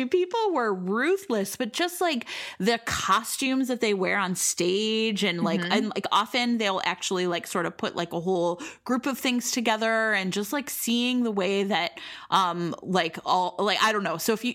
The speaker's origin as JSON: {"language": "English", "town": "Elyria", "region": "Ohio", "country": "United States", "tie": "born or raised there", "said": "But I grew up in Cleveland, Elyria, Ohio"}